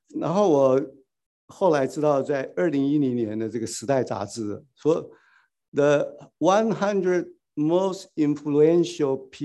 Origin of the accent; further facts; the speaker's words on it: Taiwan; 我们台湾人话叫阿嬷